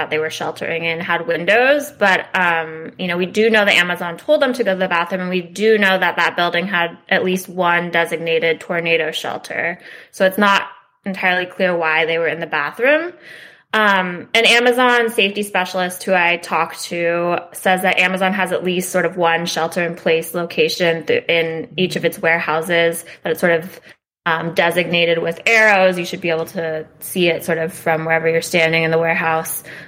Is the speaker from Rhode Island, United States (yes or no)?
no; California, United States; now in New York, United States; I am from California and I live in New York, so I've never had that experience.